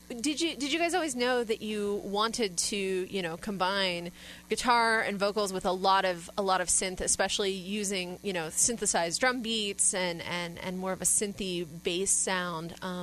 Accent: Midwest, United States; accent: Midwestern; I'm not going to let my Midwestern accent get in the way of that this time.

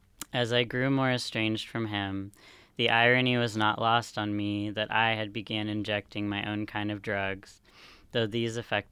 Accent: California, United States; So my story, I'm from California

